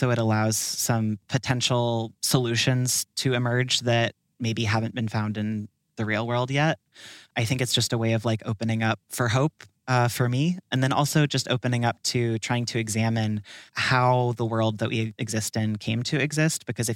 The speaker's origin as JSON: {"language": "English", "town": "Olympia", "region": "Washington", "country": "United States", "tie": "born or raised there", "lives_now": "New York City, United States", "said": "I grew up in Olympia, Washington. I have watched the climate in that part of the world and also around New York City where I live now change in the last 10 years a lot."}